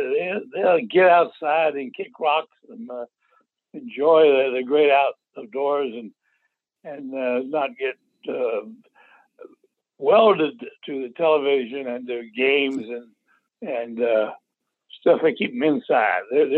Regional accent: Florida, United States; There was a lot of mosquitoes here in Florida.

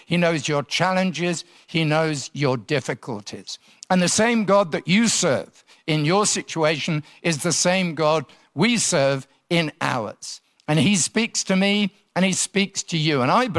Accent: Salisbury, South West England, United Kingdom; moved away as an adult; also born or lived in Nottingham; now in Sydney, Australia; I'm actually, as you can tell by my accent, originally from England. First half of my life, I lived in England, down in the south near Salisbury and then in Nottingham. And for the last 30 years, have been based here in Sydney, Australia

